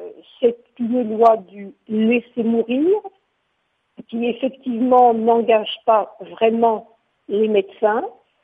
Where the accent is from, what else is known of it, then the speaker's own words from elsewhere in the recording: France; je suis française et donc concernée aussi par ce qui se passe en France.